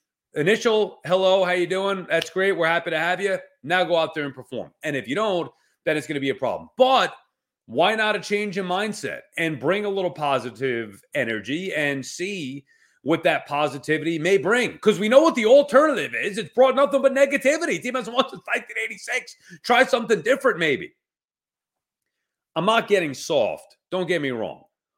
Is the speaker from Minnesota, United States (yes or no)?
no; New York, United States; I wouldn't want the pity cheers, but that's me. I'm from New York.